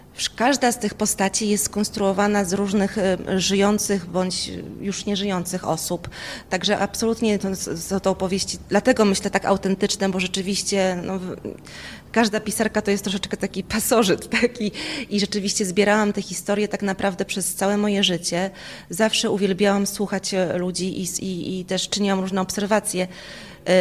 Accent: Masovian Voivodeship, Poland; ja pochodzę z Kurpi Zielonych, więc siłą rzeczy też mi zależało na tym, żeby jakoś zaprezentować ten region Polakom

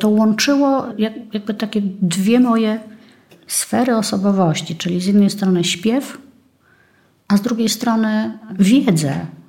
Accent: Białystok, Podlaskie Voivodeship, Poland; Pojechaliśmy na Podlasie, czyli właściwie tereny mnie bliskie, bo ja pochodzę z Białegostoku.

